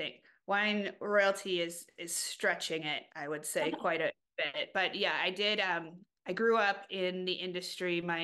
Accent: Colorado, United States; no, I grew up mostly in Colorado.

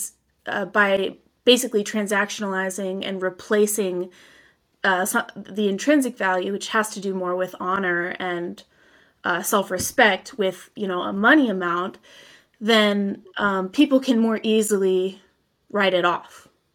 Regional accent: United States; I reflect on my you know, younger teen life and just growing up in America, what that's like.

